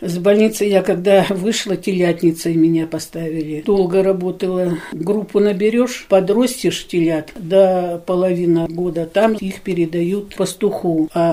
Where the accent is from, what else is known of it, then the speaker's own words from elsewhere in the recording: Borovlyanka, Tyumen Oblast, Russia; born there; Родилась я в Иколовском районе. Деревня была такая Боровлянка, ее сейчас нет.